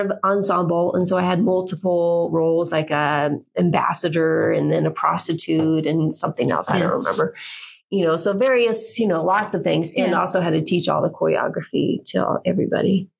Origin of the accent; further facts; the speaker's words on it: Portland, United States; So I grew up mostly in Portland for my high school years and stuff.